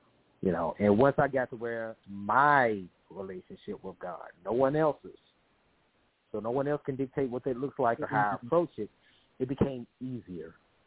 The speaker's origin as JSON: {"language": "English", "town": "Memphis", "region": "Tennessee", "country": "United States", "tie": "born or raised there", "lives_now": "Dallas, United States", "said": "Memphis, it's something negative. And, I still have a son that lives there, and I want to try to make my hometown the best it can be, especially in terms of dealing with mental health. And Dallas has been wonderful to me"}